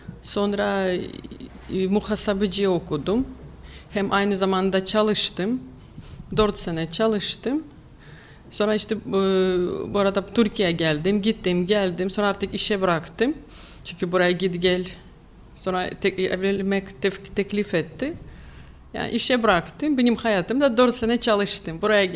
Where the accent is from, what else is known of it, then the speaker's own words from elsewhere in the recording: Ukraine; Turkish is a second language; now in Turkey; Ya ben Ukraynalıyım. Ukrayna'dan buraya geldim.